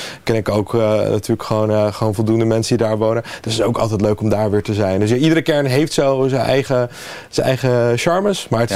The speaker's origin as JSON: {"language": "Dutch", "town": "Berkel en Rodenrijs", "region": "South Holland", "country": "Netherlands", "tie": "born or raised there", "said": "ik ben eigenlijk wel een Lansingerlander. ik ben natuurlijk, ondanks dat ik ben opgegroeid in Roderijs. Ik heb altijd wel, ik ging naar school op Melachtenbergse Hoek."}